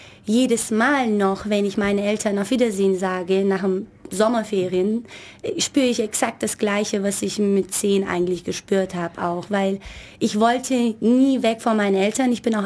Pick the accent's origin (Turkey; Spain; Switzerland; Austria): Turkey; Ich komme aus der Türkei